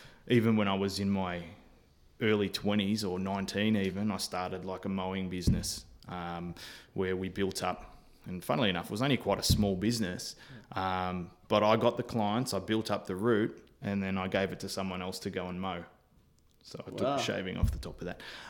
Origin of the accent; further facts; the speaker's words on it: Melbourne, Victoria, Australia; but I'm originally from Melbourne, so I got a better network down here. Although I'd been away for 10 years, I made the decision to move the family down